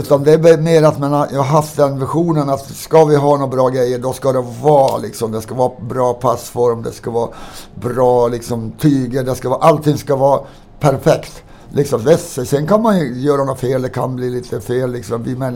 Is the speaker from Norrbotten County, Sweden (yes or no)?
yes; Kiruna, Norrbotten County, Sweden; born there; Jag född i Kiruna.